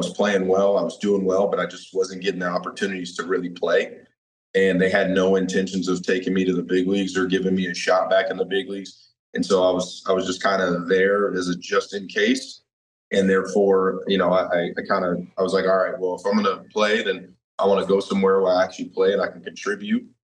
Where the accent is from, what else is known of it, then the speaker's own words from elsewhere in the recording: Alabama, United States; where I grew up in Alabama, being biracial, me and my sister being very athletic.